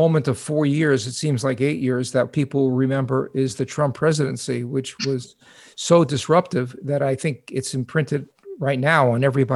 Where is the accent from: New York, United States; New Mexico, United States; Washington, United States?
New York, United States; this just reminds me of my youth growing up in Southern California. Only I grew up in New York.